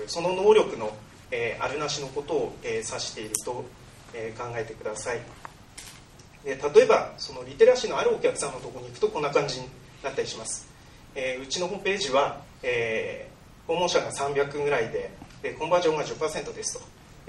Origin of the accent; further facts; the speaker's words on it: Hirosaki, Aomori, Japan; 弘前市の、出身です。